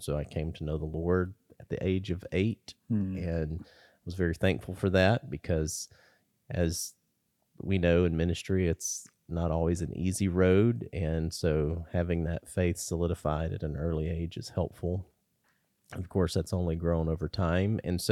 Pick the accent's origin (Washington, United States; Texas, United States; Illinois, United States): Texas, United States; So born and raised in Texas, Southeast Texas. That is near the, probably close to Louisiana border.